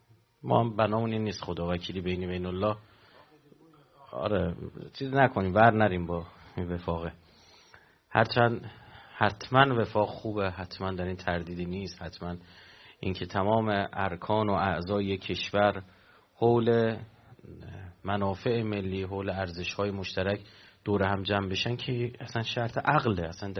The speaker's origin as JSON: {"language": "Persian", "country": "Iran", "said": "فرهنگ اصیل ما ایرانی هم این کار"}